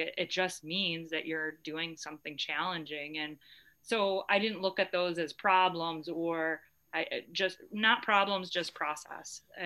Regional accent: Ohio, United States; So I'm planning on doing this run from my home state in Ohio

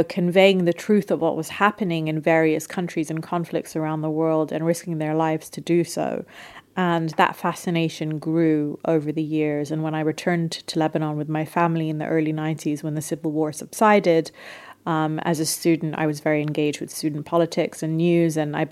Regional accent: United Kingdom; born there; That was the reason I was born in the United Kingdom, but I always knew that I didn't necessarily belong there.

